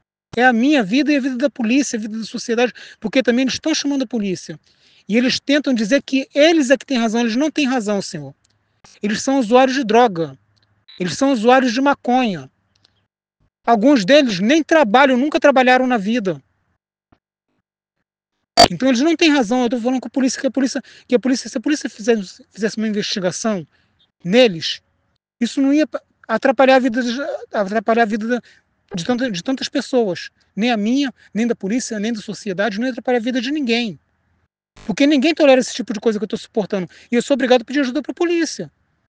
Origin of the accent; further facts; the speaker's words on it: Nova Iguaçu, Rio de Janeiro, Brazil; do meu município, de Nova Iguaçu. Eu sou iguaçuano. Eu sou de Nova Iguaçu.